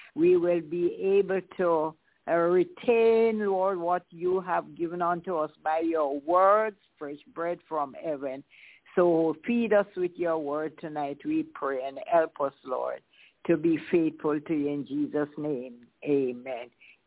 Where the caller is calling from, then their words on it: Kingston, Jamaica; I'm calling from Kingston, Jamaica